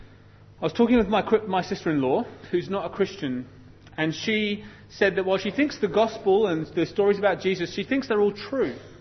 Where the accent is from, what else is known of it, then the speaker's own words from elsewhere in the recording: United Kingdom; Now, even though I'm British, emotions are not a bad thing